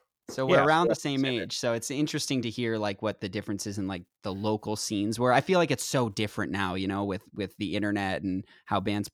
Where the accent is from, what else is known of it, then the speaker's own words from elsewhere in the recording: Northeast, United States; I always like to ask that because I'm from the Northeast.